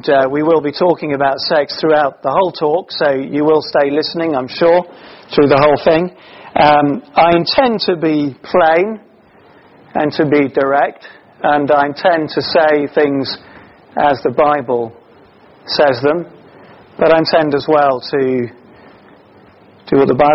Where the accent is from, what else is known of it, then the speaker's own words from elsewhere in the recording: Kenya; moved away; I've been away in my home country. It might not look it to you, but I originate really from Africa. I've been back to Kenya for a few days recently.